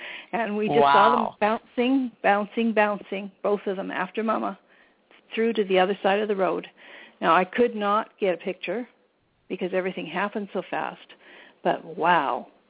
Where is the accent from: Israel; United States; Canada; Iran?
Canada; So if I make a mistake, it's because I'm Canadian, and that's what we say.